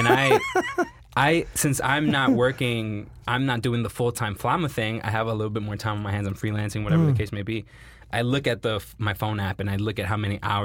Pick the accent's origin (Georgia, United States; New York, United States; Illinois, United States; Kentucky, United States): New York, United States; So it's like I can speak to this audience, but I'm New Yorkian. I'm from New York.